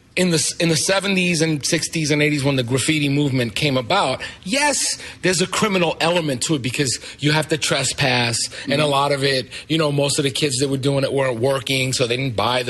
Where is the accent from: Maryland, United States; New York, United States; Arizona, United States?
New York, United States; Because coming from and growing up in New York, you know, I'm always looking at things from a sociological and racial perspective.